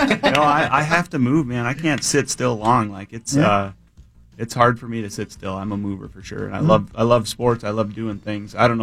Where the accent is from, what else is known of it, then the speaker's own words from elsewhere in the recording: Thief River Falls, Minnesota, United States; I grew up in Thief River Falls, Northwest Minnesota. We had curling for gym class, and I enjoyed it.